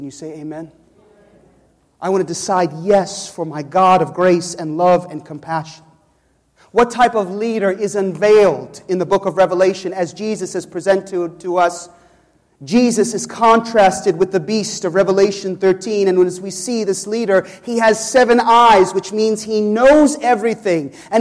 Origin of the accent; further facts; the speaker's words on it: Chicago, Illinois, United States; I'm from Chicago, where Joe Marcano is from, where we love the Cubs.